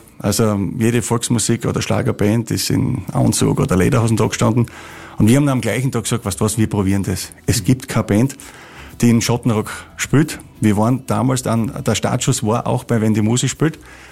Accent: Styria, Austria; nein, mit unserem Dialekt, wir sind schon Steirer.

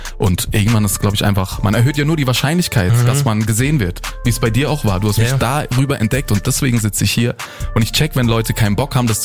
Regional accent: Oberkirch, Baden-Württemberg, Germany; now in Berlin, Germany; ich wohne ja in Berlin, ich komme aber nicht aus Berlin. Ich bin 700 Kilometer weg von Berlin groß geworden und geboren. Oberkirch heißt das Dorf.

